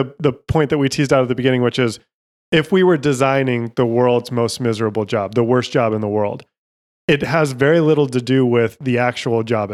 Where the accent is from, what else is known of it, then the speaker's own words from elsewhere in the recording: Utah, United States; I'm from Utah. We, you know, grew up hunting and stuff.